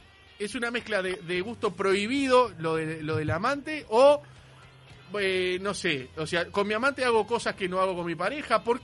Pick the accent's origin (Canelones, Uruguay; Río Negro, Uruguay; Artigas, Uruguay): Canelones, Uruguay; de Canelones, aquí tomando unos mates.